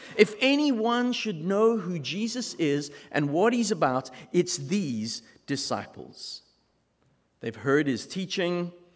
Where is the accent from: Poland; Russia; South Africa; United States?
South Africa; I grew up in South Africa. I was born and raised in South Africa. I grew up during the apartheid era, the separation acts. I went to an all-boys, whites-only school.